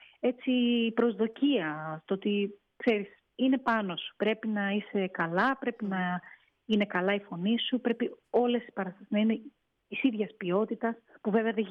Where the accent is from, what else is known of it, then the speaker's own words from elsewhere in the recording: Crete, Greece; Γιατί επειδή μεγάλωσα και στην Κρήτη δεν έτυχε να το δω κάπου.